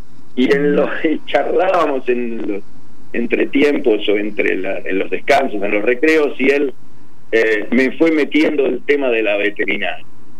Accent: Buenos Aires, Argentina; now in Bolívar, Argentina; en el 76, todos conocíamos que había que emigrar de Buenos Aires. Vine a vivir a Bolívar, provincia de Buenos Aires, así que ahora soy bonaerense por adopción.

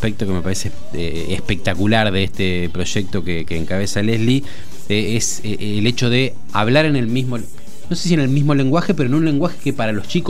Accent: Argentina; now in Buenos Aires, Argentina; Yo me vine a Buenos Aires a estudiar sin mail.

